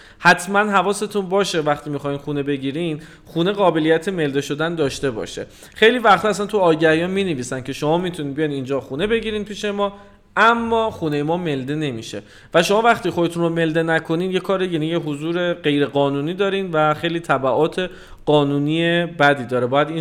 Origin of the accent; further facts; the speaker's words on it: Iran; به دلیل اینکه ما ایرانی هستیم و معمولا تحریم هستیم،